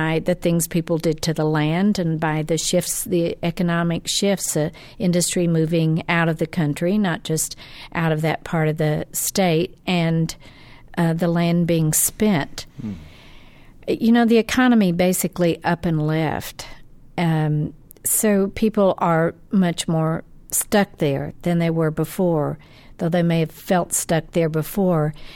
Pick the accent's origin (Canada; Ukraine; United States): United States; Arkansas; I didn't grow up in this town. I grew up in the Arkansas Ozarks, which was all white to begin with, except for a small pocket of African Americans in Fayetteville, where the university was.